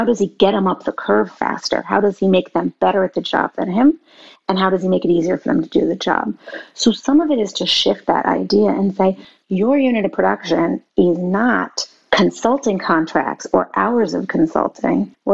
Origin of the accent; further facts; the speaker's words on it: Boston, Massachusetts, United States; I'm from Boston, so Tom Brady and I have a complicated relationship